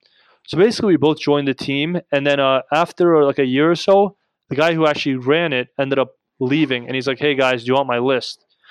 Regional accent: New Jersey, United States; But the thing is, like, I'm from North Jersey and like I have a lot of family around here.

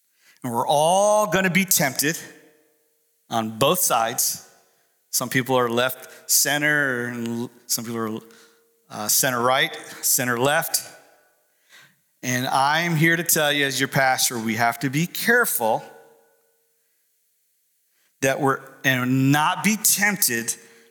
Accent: New York, United States; Now, I'm from New York. I say curse word. Down here, they say cuss word.

